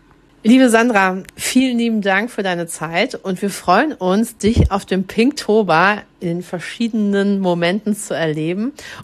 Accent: North Rhine-Westphalia, Germany; now in Dithmarschen, Germany; Ich bin ja aus dem Ruhrpott hoch nach Dithmarschen gekommen

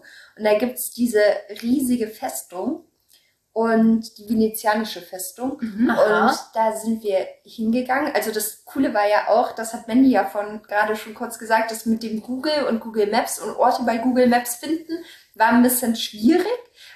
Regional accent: Germany; ich komme ja offensichtlich aus Deutschland

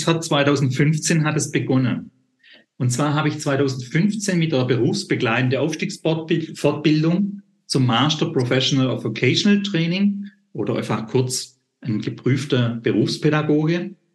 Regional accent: Stuttgart, Baden-Württemberg, Germany; ich bin aus dem Raum Stuttgart

